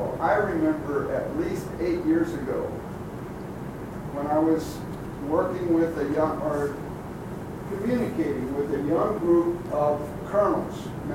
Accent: Austin, Texas, United States; I'm from Austin, so I apologize.

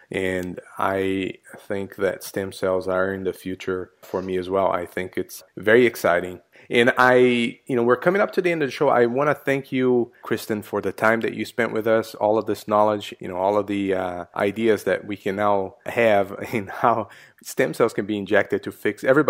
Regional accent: Brazil; Well, I'm from Brazil, so I know what you're talking about.

